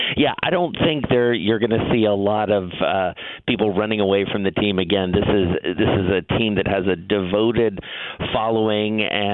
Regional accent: Atlanta, Georgia, United States; now in New York, United States; as we have here in New York, and I grew up in Atlanta.

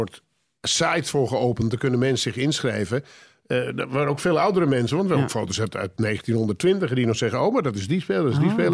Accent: Muiden, North Holland, Netherlands; Ik was natuurlijk Telstar, want ja, ik kwam uit de Muiden en dan ben je voor Telstar.

